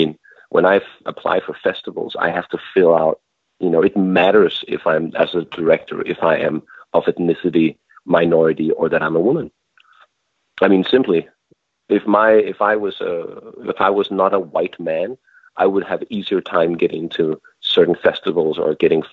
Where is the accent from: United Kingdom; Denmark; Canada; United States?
Denmark; English is a second language; I come from one of the most feminist progressive countries in the world. I come from Denmark and Scandinavia